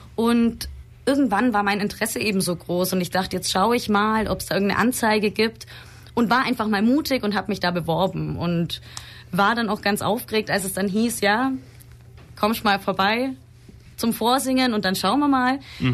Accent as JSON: {"language": "German", "town": "Illertissen", "region": "Bavaria", "country": "Germany", "said": "Ich komme aus Illertissen und bin die Sängerin"}